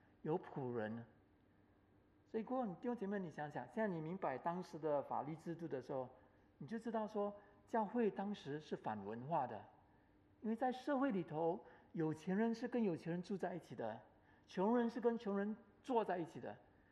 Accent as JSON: {"language": "Chinese", "country": "Singapore", "said": "哦，我们新加坡人不可以接受的"}